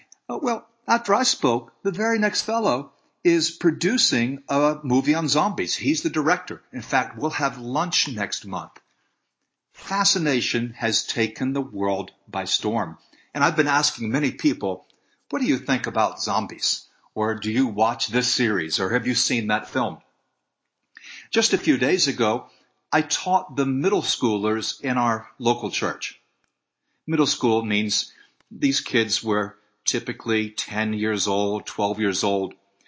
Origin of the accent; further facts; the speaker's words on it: Atlanta, Georgia, United States; When I told them that I was from Atlanta, some of the enthusiasm that came my way was because I live in the area where The Walking Dead is filmed.